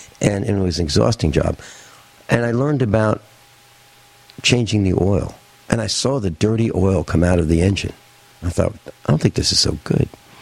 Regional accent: United States; I mean, as an American, as an Italian who became an American along with my grandmother

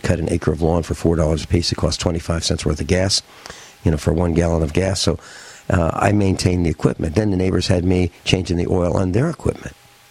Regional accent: United States; I mean, as an American, as an Italian who became an American along with my grandmother

